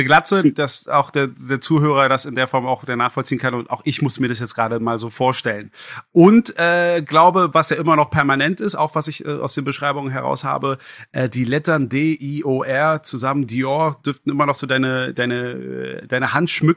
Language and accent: German; Berlin, Germany; ich bin auch ein gebürtiger Berliner